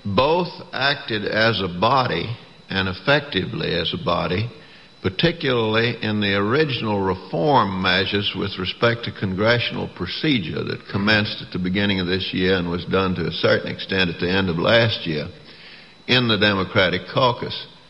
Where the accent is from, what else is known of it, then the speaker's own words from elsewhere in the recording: Texas, United States; Bob Krueger, for instance, took exactly the opposite side I did, and we're both from Texas